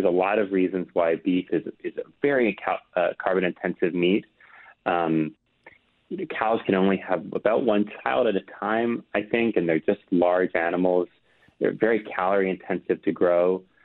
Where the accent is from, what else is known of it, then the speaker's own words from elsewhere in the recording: United States; My carbon footprint's just going to be larger because I'm an American